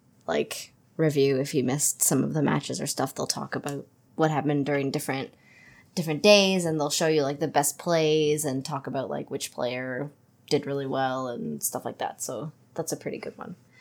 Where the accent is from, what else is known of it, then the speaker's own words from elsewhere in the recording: Canada; I'm Canadian.